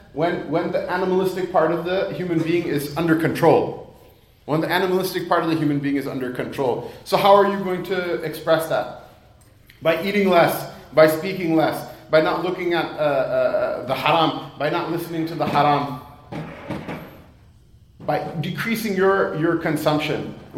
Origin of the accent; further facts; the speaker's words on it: United States; When I was growing up, I was born and raised in America.